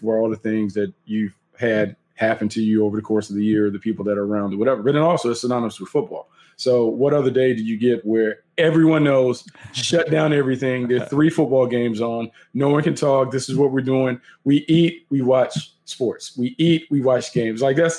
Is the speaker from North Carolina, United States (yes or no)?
yes; North Carolina, United States; because I'm from North Carolina, I'm so used to like brown and serve rolls.